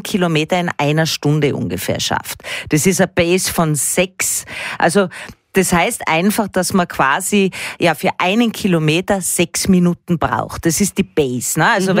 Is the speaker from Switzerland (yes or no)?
no; Tyrol, Austria; Ich bin ja Tirolerin.